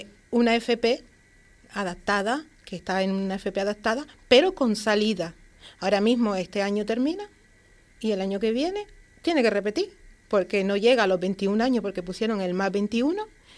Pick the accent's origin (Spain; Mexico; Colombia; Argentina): Spain; Canary Islands; moved away as an adult; now in Fuerteventura, Spain; Y yo vengo de Gran Canaria. Llevo aquí 3 años en Fuerteventura.